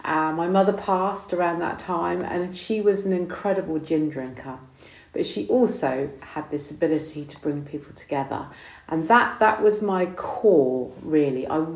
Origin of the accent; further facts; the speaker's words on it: Alliford, South West England, United Kingdom; So I was brought up near Minehead, a little village called Alliford. Moved up onto the Quantocks about 20 years ago when I met my current partner.